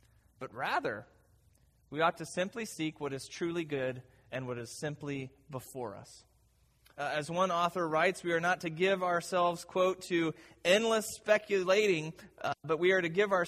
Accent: Midwest, United States; I'm from the Midwest, as you know, and enjoy the company of a great many farmers who have had this experience of getting a new plot of land.

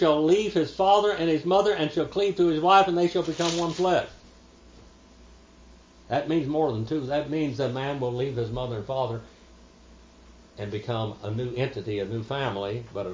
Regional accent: California, United States; I'm Native American. I'm Indian. And when I grew up, my family came to California out of Oklahoma Indian Territory for one reason, so they could own property.

